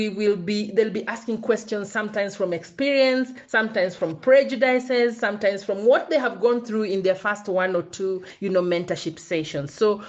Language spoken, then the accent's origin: English; Kenya; what happens in Kenya when I say hello and not look at you straight in the face, for instance, as a Kenyan, it doesn't mean that I'm rude.